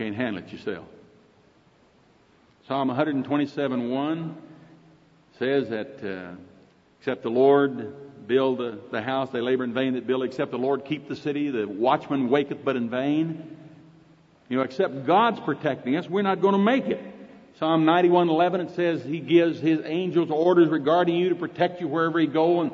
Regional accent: Oklahoma, United States; accent: Oklahoma; That's sort of a loose translation. That's Oklahoma English. By the way, accent. Thank you, John. Is my accent bothering you?

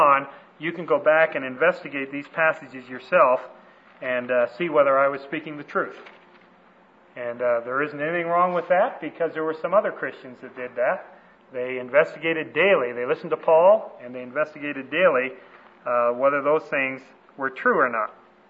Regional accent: Canada; moved away; We moved to Madison, and we've been looking to get back to Canada ever since. So we are Canadian missionaries to a very needy country.

